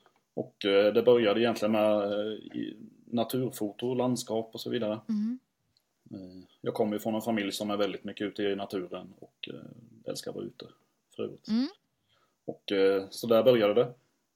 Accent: Växjö, Kronoberg County, Sweden; och född och uppvuxen i Växjö.

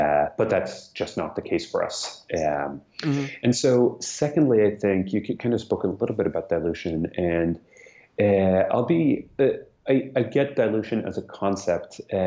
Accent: Sweden; moved away as an adult; now in United States; I grew up in Sweden

